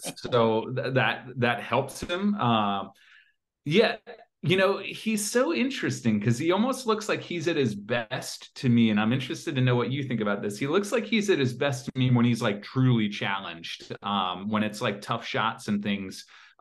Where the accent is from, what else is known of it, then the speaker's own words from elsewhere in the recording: Kentucky, United States; They're legalizing it in Kentucky, in my home state, soon.